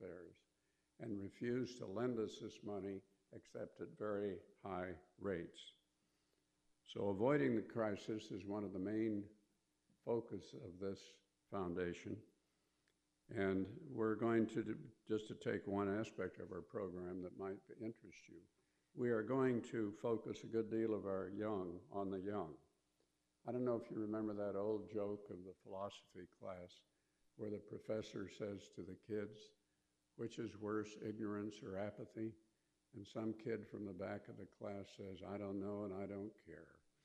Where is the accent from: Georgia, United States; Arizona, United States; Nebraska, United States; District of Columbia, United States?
Nebraska, United States; I was brought up in Nebraska, and we used to hunt for pheasants and turkeys.